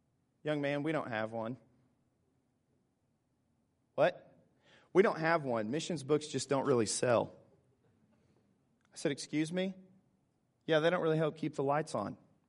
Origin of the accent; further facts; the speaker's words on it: Fayetteville, United States; So I'm from Fayetteville, and at the time there happened to be two Christian bookstores in Fayetteville.